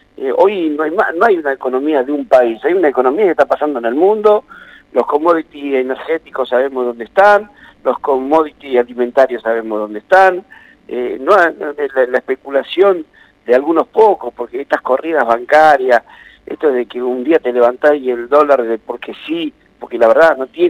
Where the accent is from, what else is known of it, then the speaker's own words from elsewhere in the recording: Argentina; somos todos los argentinos muy solidarios